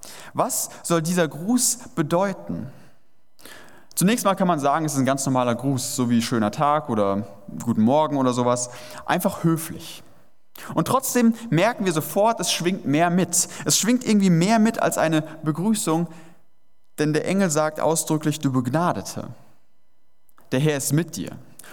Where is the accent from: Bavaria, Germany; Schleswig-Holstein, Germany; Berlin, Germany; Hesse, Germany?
Hesse, Germany; ich komme ja auch aus Hessen, da kennt man das eher weniger.